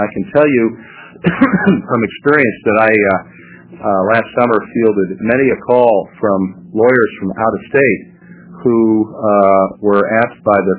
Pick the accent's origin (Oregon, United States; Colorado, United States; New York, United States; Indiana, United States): Oregon, United States; Portland; I'm an attorney from Portland.